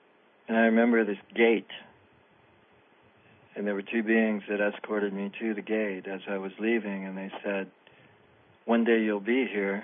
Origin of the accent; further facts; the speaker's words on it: Ohio, United States; My own experience with that was a dream that I had when I was in Ohio. I grew up in Ohio when I was 13.